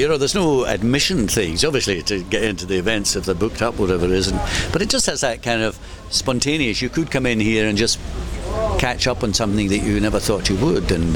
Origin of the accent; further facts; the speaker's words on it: Glasgow, Scotland, United Kingdom; that is with the reality of growing up in Glasgow in the 1950s.